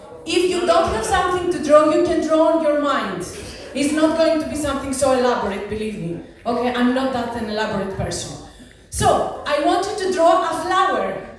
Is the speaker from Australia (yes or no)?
no; Greece; English is a second language; I'm from Greece. You know Greece, this shitty economic situation in the past a million years.